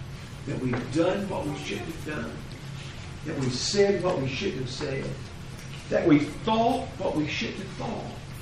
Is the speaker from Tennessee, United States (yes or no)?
yes; Tennessee, United States; I was raised in Middle Tennessee. Was blessed with parents who are Christians who always took me to service.